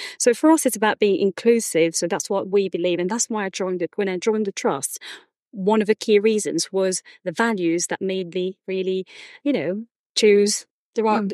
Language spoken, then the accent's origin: English; Mauritius; first language Creole; English is a second language; It's my third language, because I come from Mauritius, and my first language is Creole, then it goes French, and English comes third.